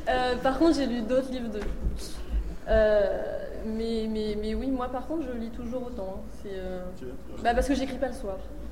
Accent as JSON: {"language": "French", "region": "Brittany", "country": "France", "said": "quand je rentre chez moi en Bretagne"}